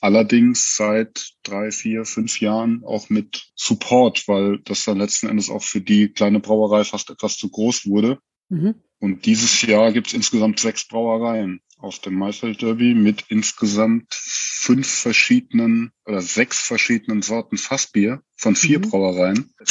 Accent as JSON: {"language": "German", "town": "Weinheim", "region": "Baden-Württemberg", "country": "Germany", "tie": "born or raised there", "said": "Ich bin in Weinheim geboren, komme aus dem Odenwald, aus dem angrenzenden."}